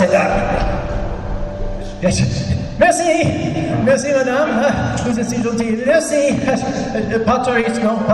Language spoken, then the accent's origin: English; Philadelphia, Pennsylvania, United States; I'm from Philadelphia. This is like, you know, this is like an elementary school for me.